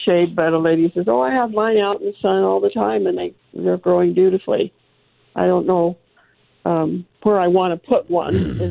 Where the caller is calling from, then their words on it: Placerville, California, United States; also born or lived in San Diego; I'm calling you from Placerville, California, again.